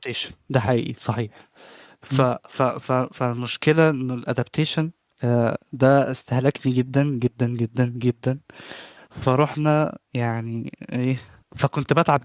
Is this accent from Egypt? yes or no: yes; Egypt; لا لا، من مصر، أنا من مصر في الأصل